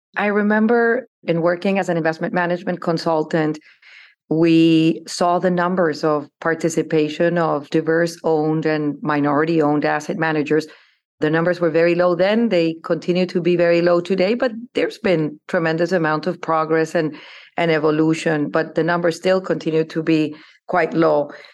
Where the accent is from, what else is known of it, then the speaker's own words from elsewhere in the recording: Bogota, Bogotá Capital District, Colombia; moved away as an adult; Yeah, well, I grew up in Colombia. I was born in Bogota, Colombia. I studied law there.